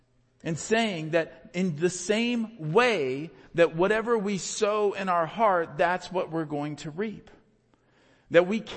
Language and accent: English; Iowa, United States; I grew up in the suburbs, that doesn't matter. Like, I'm from Iowa, so I inherently just know farming.